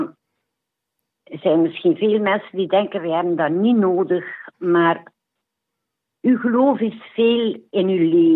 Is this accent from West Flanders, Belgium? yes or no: no; Zelzate, East Flanders, Belgium; Ik ben van Zelzaten, ja.